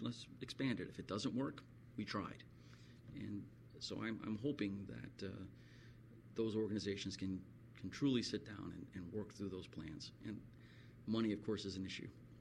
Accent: Pittsfield, New Hampshire, United States; Well, Jim, I grew up in New Hampshire, of all places, a little town called Pittsfield, New Hampshire, with a great military tradition in that town.

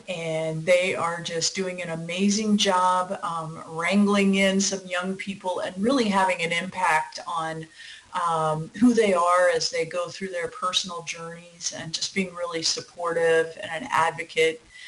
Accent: Iowa, United States; born there; moved away as an adult; also born or lived in San Francisco

